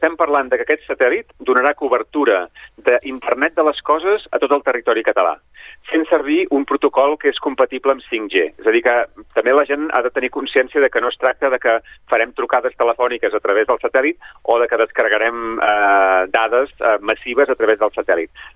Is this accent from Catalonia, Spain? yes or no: yes; Manresa, Catalonia, Spain; no soc sabadellenc, soc manresà